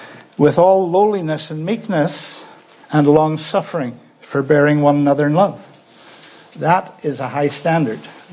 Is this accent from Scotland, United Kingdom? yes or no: no; Northern Ireland, United Kingdom; When I grew up in Northern Ireland, we still were under the influences of revival from 1859 and from the 1930s.